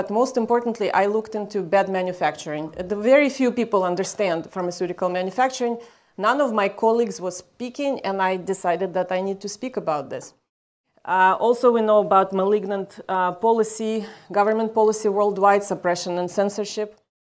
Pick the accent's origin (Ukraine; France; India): Ukraine; moved away as an adult; now in United States; I am originally from Ukraine. I came to study in the US for my graduate degree at Dartmouth College